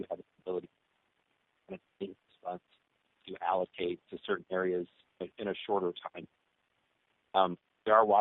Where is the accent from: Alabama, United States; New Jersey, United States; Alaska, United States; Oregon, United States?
Alaska, United States; Fairbanks; the Fairbanks, of course, I'm from Fairbanks, so off the Fairbanks.